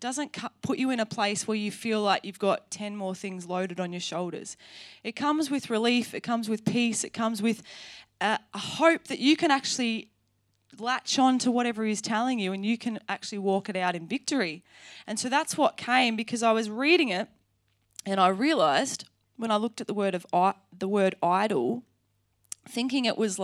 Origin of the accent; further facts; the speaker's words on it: Australia; I'm such an Aussie, hey.